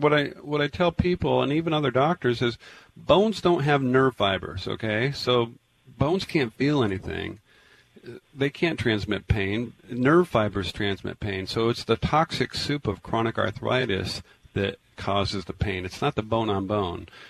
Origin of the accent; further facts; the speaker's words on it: Tacoma, Washington, United States; You know, I grew up in Tacoma. That's why I always want to just, you know, I still have friends there and family